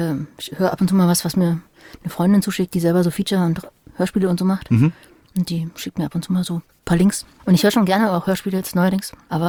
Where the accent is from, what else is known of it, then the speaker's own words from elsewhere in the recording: Berlin, Germany; Bin ja auch Berlinerin.